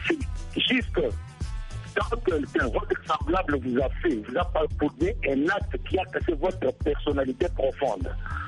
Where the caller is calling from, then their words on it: Kananga, Kasaï-Central, DR Congo; nous ici, chez nous à Kananga